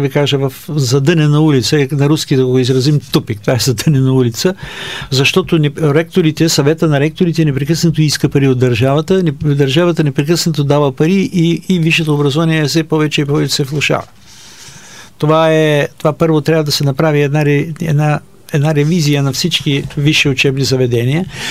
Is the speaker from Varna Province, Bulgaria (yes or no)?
no; Gabrovo, Gabrovo Province, Bulgaria; born there; Аз, нали, съм роден в Габрово.